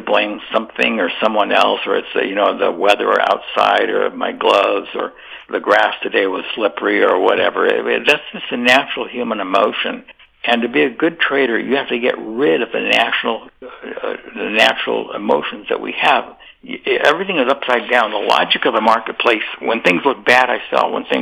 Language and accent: English; Montana, United States; I grew up in Montana, ran for the United States Senate there